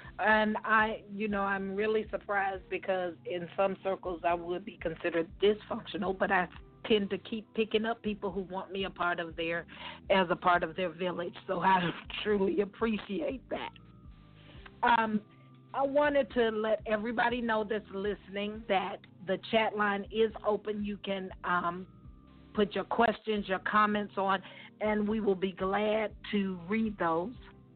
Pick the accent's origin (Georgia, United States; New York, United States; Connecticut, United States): Georgia, United States; because I'm from South Georgia. I'm from the country. And I still kind of conduct myself as country